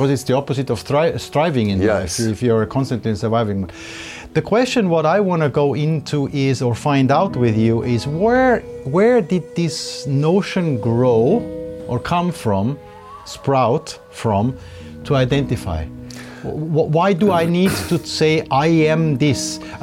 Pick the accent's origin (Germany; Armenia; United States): Germany; English is a second language; I'm a cameraman. And I'm from Germany.